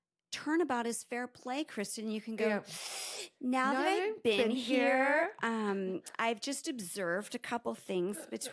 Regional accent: Utah, United States; Oh wait, we're from Utah, so that seems about right.

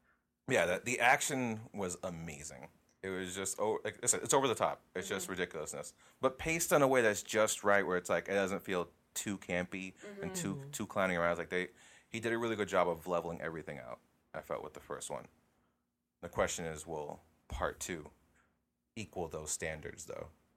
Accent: Australia; And I'm from Australia.

